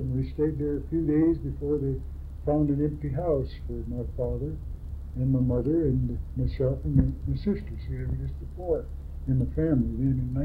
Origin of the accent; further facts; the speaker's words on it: Wyoming, United States; also born or lived in Pennsylvania; I was just over six when we came to Wyoming from Pennsylvania.